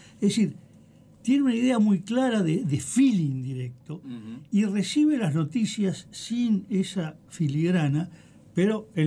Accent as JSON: {"language": "Spanish", "town": "Dolores", "region": "Buenos Aires Province", "country": "Argentina", "said": "Yo, que soy de Dolores, digo, sí, ahí en Dolores"}